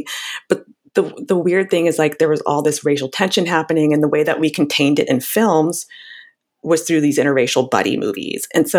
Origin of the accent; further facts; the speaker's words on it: Houston, Texas, United States; I grew up in Houston. We have these huge mega churches.